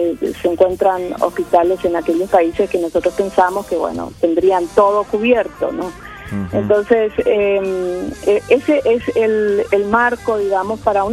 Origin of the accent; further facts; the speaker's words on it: Paraguay; Pero el resto somos todos paraguayos, producción absolutamente nacional.